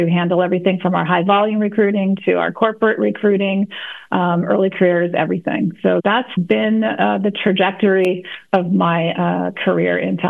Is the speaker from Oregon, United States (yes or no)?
no; Los Angeles, California, United States; I was born and raised here in the Los Angeles area.